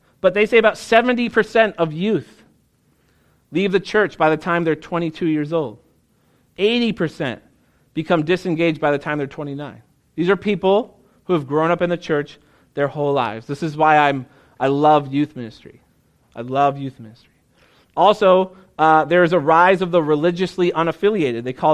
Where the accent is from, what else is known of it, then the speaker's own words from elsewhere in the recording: New England, United States; When I was in seminary, I told everybody that I was from New England, and they laughed at me